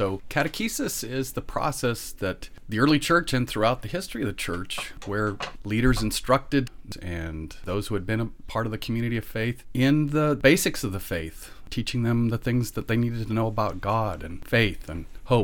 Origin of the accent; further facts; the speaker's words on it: Sacramento, California, United States; also born or lived in Midwest; I am originally from Sacramento, yeah, born and raised